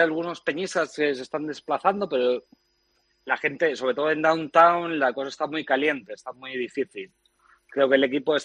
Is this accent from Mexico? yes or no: no; Madrid, Community of Madrid, Spain; now in New York, United States; De Carabanchel.